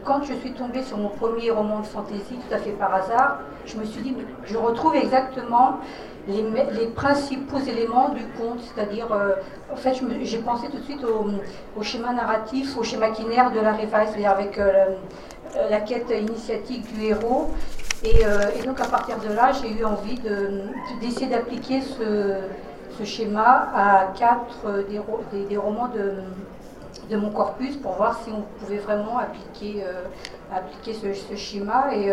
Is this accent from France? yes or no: no; Portugal; Moi, je suis portugaise et donc, dans le temps, hein, quand j'étais plus jeune, on va dire, on n'avait pas l'électricité, on n'avait pas tout ça.